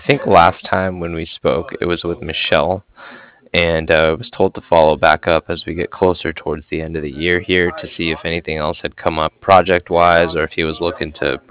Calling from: Cardiff, Wales, United Kingdom; I was calling from Cardiff

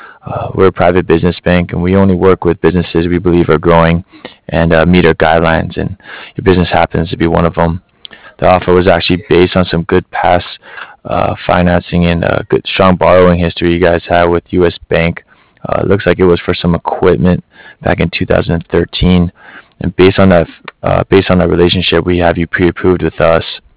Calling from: Cardiff, Wales, United Kingdom; Yeah, of course. … I'm calling here from Cardiff.

